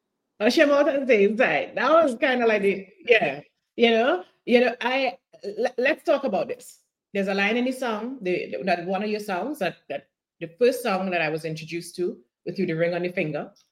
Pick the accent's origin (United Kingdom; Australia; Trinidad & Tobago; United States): Trinidad & Tobago; I grew up in Trinidad and Tobago.